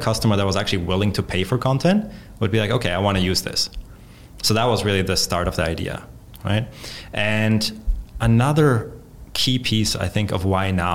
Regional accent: Austria; So for the name, the Polish pronunciation would be … because I grew up in Austria, the German pronunciation is

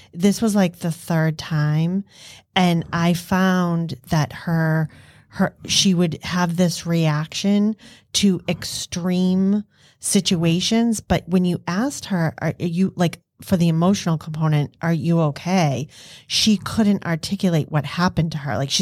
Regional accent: Massachusetts, United States; accent: Boston; Amen, sister, with my Boston accent.

